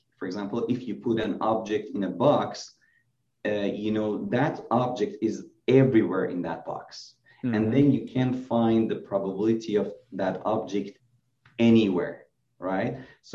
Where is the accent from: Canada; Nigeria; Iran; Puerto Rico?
Iran; moved away as an adult; now in United States; So I'm originally from Iran. I did dentistry and also orthodontics in Iran. I was a faculty there for a year. And I moved to the US.